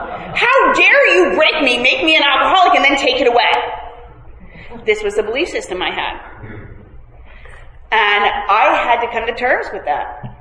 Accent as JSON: {"language": "English", "town": "Montclair", "region": "New Jersey", "country": "United States", "tie": "born or raised there"}